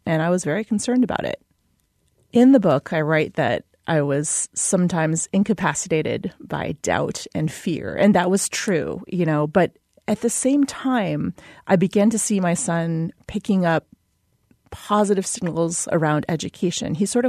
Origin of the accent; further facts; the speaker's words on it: United States; I'm American, but I was born to Chinese immigrants and raised in the U.S.